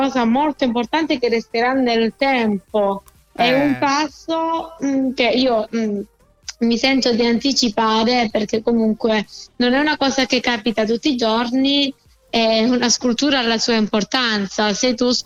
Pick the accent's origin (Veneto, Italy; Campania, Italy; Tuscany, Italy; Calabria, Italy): Calabria, Italy; io, come parlavamo prima, sono calabrese, quindi pensavo di essere abbastanza meridionale